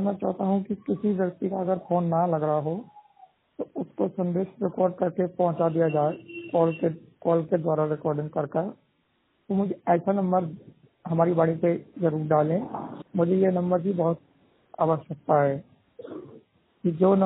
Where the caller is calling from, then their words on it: Aligarh, Uttar Pradesh, India; मैं 100% ब्लाइंड उत्तर अलीगढ़ उत्तर प्रदेश से बात कर रहा हूँ। मेरा जिला धर्मपुरी विकास नगर नौरंगाबाद इटारसी।